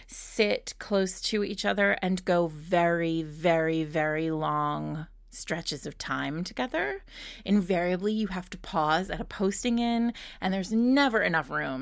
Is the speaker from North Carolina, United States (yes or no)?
no; Rhode Island, United States; now in New York City, United States; I grew up in Rhode Island. So you can, and I live in New York City now.